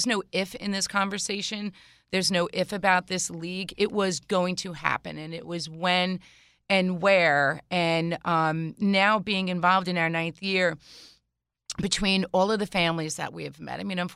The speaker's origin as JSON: {"language": "English", "town": "East Islip", "region": "New York", "country": "United States", "tie": "born or raised there", "said": "I actually grew up listening to your station right here in East Islip. So I'm an EI girl"}